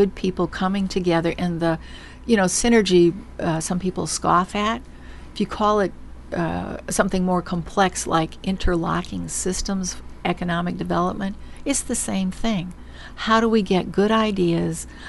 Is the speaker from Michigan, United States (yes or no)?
yes; Michigan, United States; moved away as an adult; also born or lived in Alaska; Look, I'm from Michigan. I'm already an economic refugee.